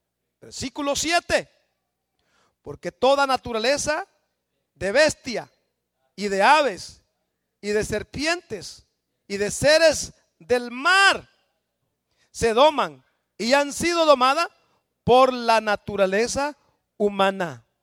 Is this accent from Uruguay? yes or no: no; El Salvador; En tiempo de la guerrilla murieron muchos en el año 87, 88 allá en mi país, El Salvador.